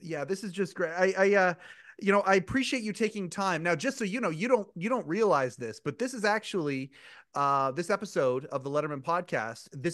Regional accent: Canada; Like I'm Canadian, right?

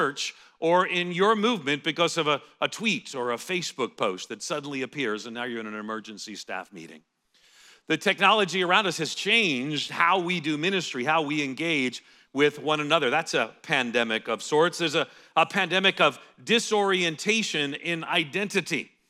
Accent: United States; I recognize the last thing you want to hear as an American give you advice about just about anything.

